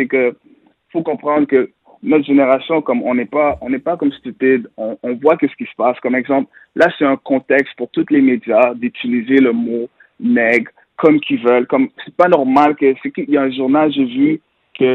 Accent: Montreal, Quebec, Canada; moi j'ai grandi à Villeray, j'étais à Pagé

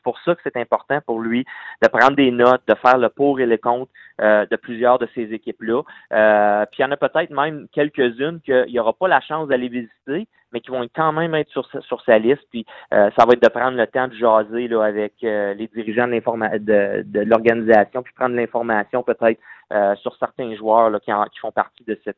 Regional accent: Quebec, Canada; je suis québécois

